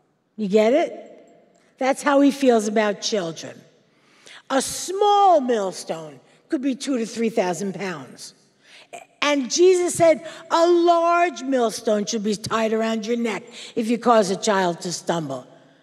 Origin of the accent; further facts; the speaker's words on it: Brooklyn, New York, United States; Because I'm a Jew from New York. I'm a nice Jewish girl from Brooklyn.